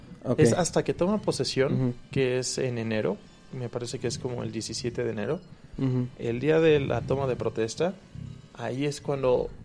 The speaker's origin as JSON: {"language": "Spanish", "region": "Mexico City", "country": "Mexico", "said": "¿de dónde eres? De México. Ah, ¿de qué parte de México? Y le dices, de la Ciudad de México."}